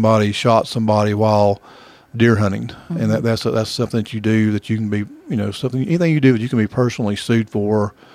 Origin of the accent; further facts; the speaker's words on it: Hayesville, United States; It's in my home, and it certainly has changed a lot since I was a child. I grew up in Hayesville. The area is just not the same as it was years ago.